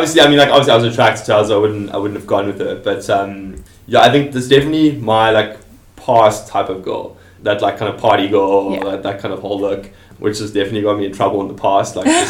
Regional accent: Johannesburg, Gauteng, South Africa; We knew each other because I'm originally from Johannesburg and she was as well.

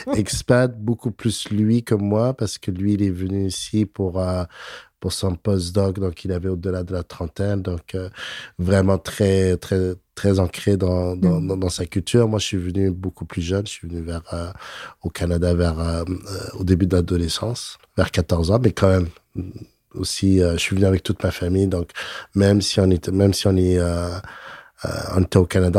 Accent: Djibouti; also born or lived in Ethiopia; Je viens d'Afrique. Je suis né en Éthiopie. J'ai grandi à Djibouti et j'ai une bonne connaissance, une bonne mémoire de ça. Donc j'ai un certain bagage. C'est pas juste théorique. J'ai vécu dans différents pays d'Afrique.

